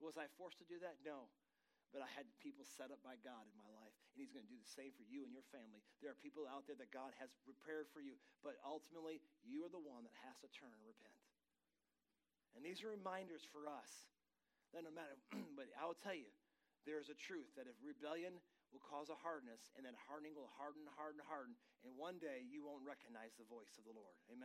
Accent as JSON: {"language": "English", "region": "Michigan", "country": "United States", "said": "Those that don't know, I'm from Michigan. That's like a long ways away."}